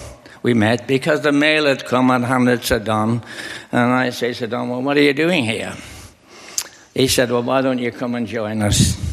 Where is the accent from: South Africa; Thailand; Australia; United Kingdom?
United Kingdom; Liverpool, North West England; I was born in Liverpool, and I was 13 years of age when the Second World War started. The city of Liverpool, like many cities in Britain, was bombed and smashed to smithereens. I lived through that as a teenager.